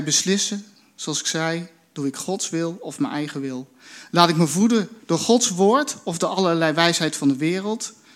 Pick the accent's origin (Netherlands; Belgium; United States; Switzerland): Netherlands; En ik denk daarom ook dat dit thema extra bijzonder moeilijk voor ons is, als Nederlanders, als Westelingen